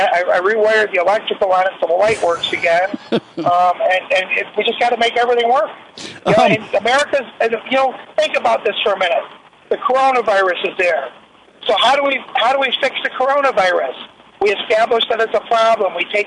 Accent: Detroit, Michigan, United States; I say, listen here, I'm from Detroit.

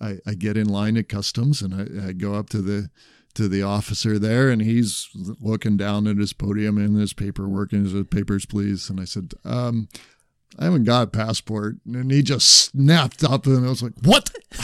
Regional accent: Pennsylvania, United States; And, you know, I grew up in Pennsylvania. We used to go to Niagara Falls

